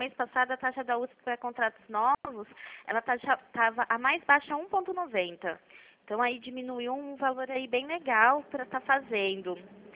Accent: Pirassununga, São Paulo, Brazil; eu sou de Pirassununga

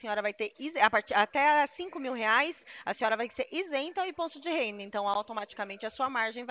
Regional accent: Itu, São Paulo, Brazil; Eu sou de Itu, interior de São Paulo.

